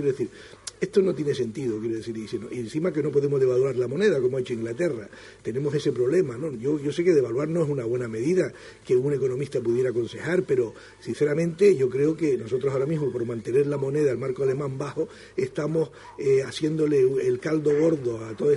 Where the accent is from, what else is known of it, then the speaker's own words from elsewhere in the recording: Spain; Yo me siento español, que duda cabe, ¿no? Creo que vivimos en unas islas que por el motivo de la distancia a esa, digamos, metrópoli